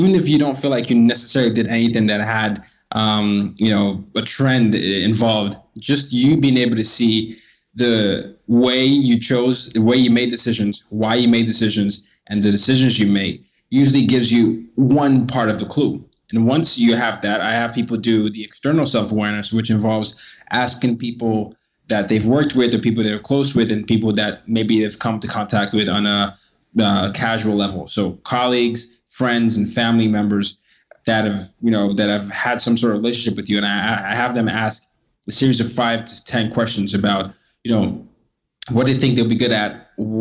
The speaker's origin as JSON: {"language": "English", "country": "Nigeria", "said": "I'm from Nigeria, and I grew up in 5 countries and 4 continents by the time I was 17."}